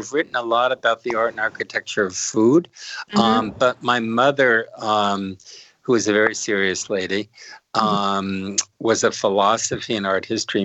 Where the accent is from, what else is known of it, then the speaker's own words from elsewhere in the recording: United States; now in France; So at once I am part of the village, but my difference, the fact that I'm American, is noted.